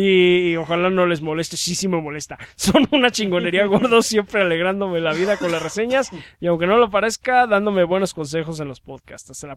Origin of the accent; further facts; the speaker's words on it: Peru; como soy de Perú y tengo una cuenta peruana de PlayStation 3 y aquí no hay PlayStation Store.